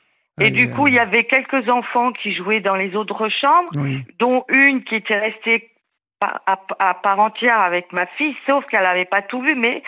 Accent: Normandy, France; also born or lived in Haute-Savoie; now in Loire-Atlantique, France; si je suis en Loire-Atlantique, je ne connaissais pas la Loire-Atlantique, c'est que je suis de native de Normandie.

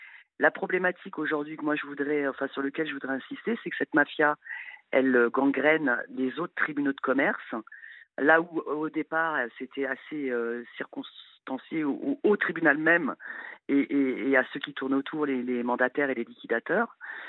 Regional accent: Clermont-Ferrand, Auvergne-Rhône-Alpes, France; donc moi, je suis du Puy-de-Dôme, hein, de Clermont-Ferrand.

